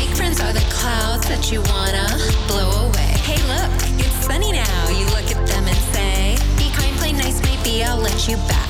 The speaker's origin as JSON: {"language": "English", "town": "Atlanta", "region": "Georgia", "country": "United States", "tie": "born or raised there", "said": "Shout out to my hometown of Atlanta."}